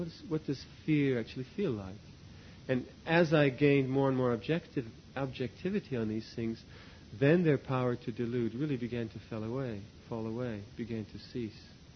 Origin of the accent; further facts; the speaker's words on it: England, United Kingdom; I'm an Englishman anyway.